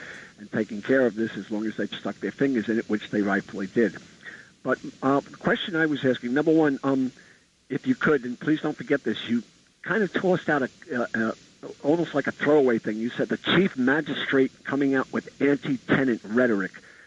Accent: Staten Island, New York, United States; I'm from Staten Island.

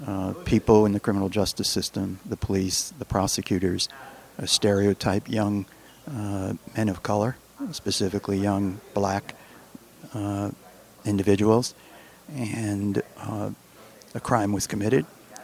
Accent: Brooklyn, New York, United States; Well, I grew up in Brooklyn. I went south in the mid-60s and had the honor to participate in the Southern Civil Rights Movement.

